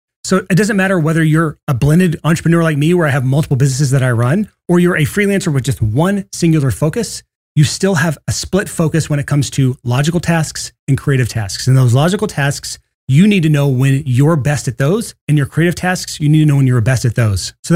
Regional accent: Alabama, United States; I'm sorry. I can say this because I'm from Alabama.

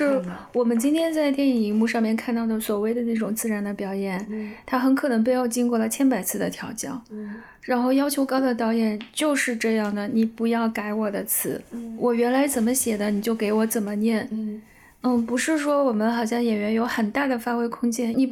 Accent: Northwest China, China; accent: Northwestern; 因为我毕竟小时候也在西北长大的嘛，带点西北口音

